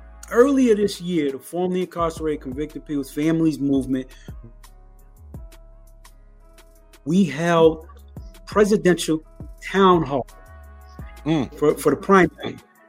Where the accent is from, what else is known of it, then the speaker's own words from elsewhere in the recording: New York, United States; Michigan, I'm from New York. You know, we're going to stir it up.